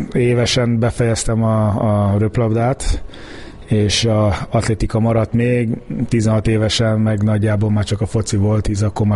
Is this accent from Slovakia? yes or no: no; Nigeria; now in Hungary; A focit mindig is szerettem, hisz Nigériában nőttem föl, ott meg nemzeti sport, mint itthon a labdarúgás